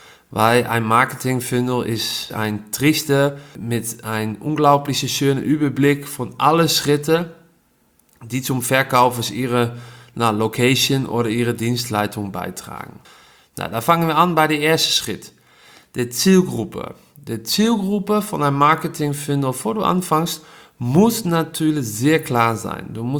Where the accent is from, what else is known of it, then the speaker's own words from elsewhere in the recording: Netherlands; Nou, dreimal durfte men raten woher ich komme. Ich bin Holländer